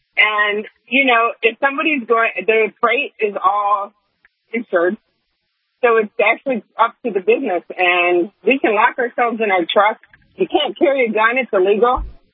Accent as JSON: {"language": "English", "region": "Michigan", "country": "United States", "said": "I'm from Michigan, and when I moved to California, they're talking about chaining."}